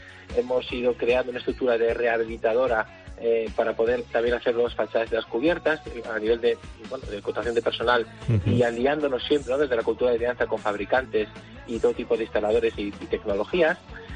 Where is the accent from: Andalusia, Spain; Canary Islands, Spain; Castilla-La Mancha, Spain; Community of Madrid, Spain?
Castilla-La Mancha, Spain; Guadalajara; Lo primero, somos de Guadalajara, que eso me gusta mucho decirlo, ¿no?